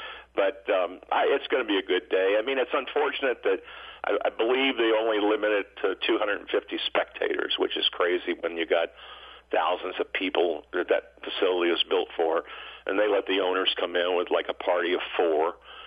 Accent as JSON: {"language": "English", "town": "Louisville", "region": "Kentucky", "country": "United States", "said": "I'm from Louisville, and Dad took me."}